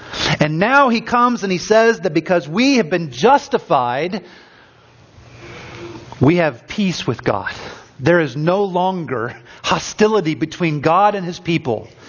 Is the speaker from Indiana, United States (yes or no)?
yes; Indiana, United States; now in Minnesota, United States; When I was younger, in the early 1980s, growing up in Indiana, the big thing that you do and enjoy watching is basketball. It's as big there in Indiana as hockey or football is here in Minnesota.